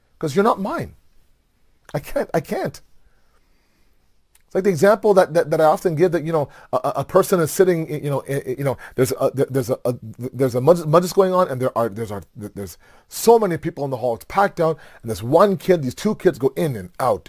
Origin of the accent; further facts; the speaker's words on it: Toronto, Ontario, Canada; Now, if this was 20 years ago, like when I was growing up in Toronto, oh my God, I would have a random uncle grab me and say, sit down.